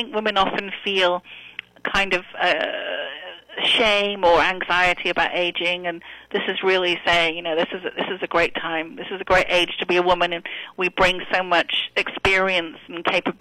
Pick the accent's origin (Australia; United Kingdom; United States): United Kingdom; Wales; now in Cambridge, United Kingdom; I was from South Wales originally, which is over the other part of the country. And, yeah, we moved to Cambridge when the kids were little.